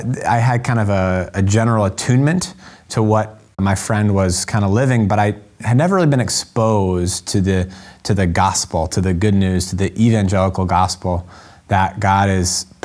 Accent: Mansfield, Massachusetts, United States; So I was raised in Mansfield, Massachusetts, which for listeners here may be familiar with Gillette Stadium

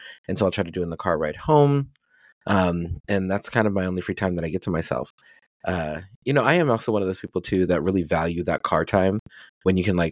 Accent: Colorado, United States; But I'm from Colorado. I have a four-wheel drive car and I have all season tires.

